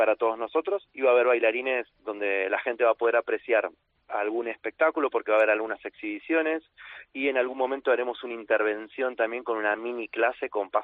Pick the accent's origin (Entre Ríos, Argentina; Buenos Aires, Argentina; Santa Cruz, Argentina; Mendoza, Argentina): Buenos Aires, Argentina; now in Spain; yo soy de Buenos Aires, vivo en España ya hace 4 años, pero tengo recuerdos de cuando yo comencé en el año 98 a bailar